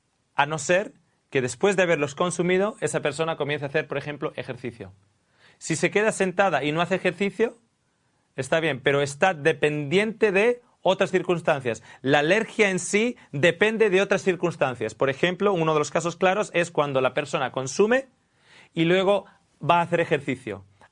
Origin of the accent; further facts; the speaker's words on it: Australia; now in Spain; En Australia, de donde yo vengo, 1 de cada 100.